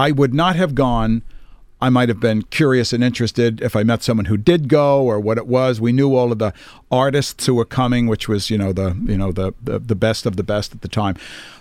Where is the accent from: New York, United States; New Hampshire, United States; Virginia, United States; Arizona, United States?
New York, United States; New York City; New York City. I'm from New York City. At the time we were living, we had just moved out to Long Island.